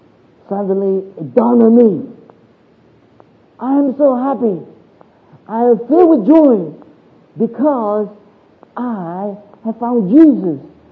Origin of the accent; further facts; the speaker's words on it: Malaysia; back I was from Malaysia. We don't have a, what they call the dishwasher.